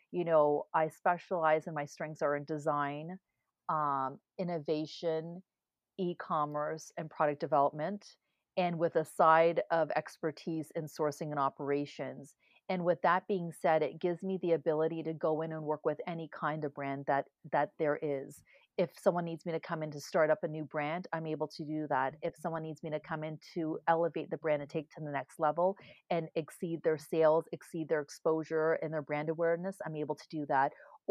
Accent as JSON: {"language": "English", "country": "Canada", "tie": "born or raised there", "said": "Well, I'm Canadian. I grew up in Canada. I went to school here."}